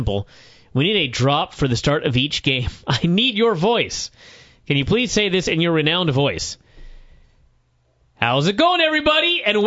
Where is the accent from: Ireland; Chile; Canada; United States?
Chile; I am from Chile, like my username implies